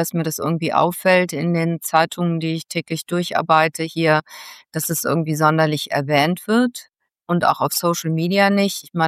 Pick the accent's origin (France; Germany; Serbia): Germany; Mönchengladbach, North Rhine-Westphalia; born there; Heinsberg, was in der Nähe von meiner Geburtsstadt Mönchengladbach ist.